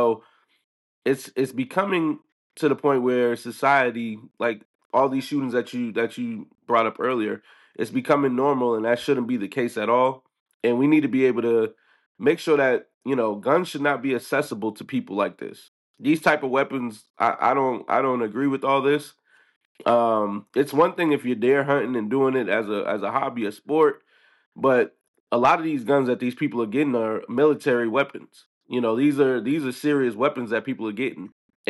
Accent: United States; As an American, you know, we're numb to the violence now, right?

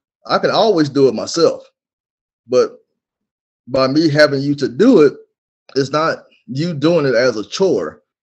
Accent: Birmingham, Alabama, United States; You know, I'm from Alabama, Birmingham, Alabama. For those of you that might know me, went to Carver High School, moved to Colorado.

